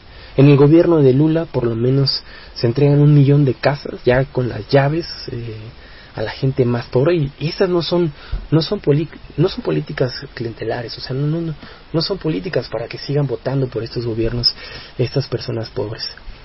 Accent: Mexico; nosotros como mexicanos, o al menos ciertos sectores de la izquierda mexicana

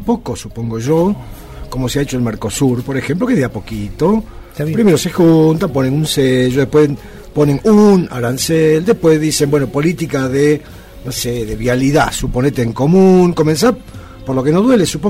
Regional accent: Argentina

